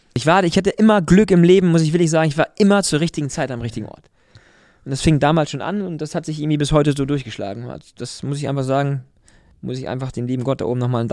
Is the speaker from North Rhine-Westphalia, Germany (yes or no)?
no; Lower Saxony, Germany; Und Dümmersee ist meine Heimat hier am Dümmer, kleinen Kreis Vechta.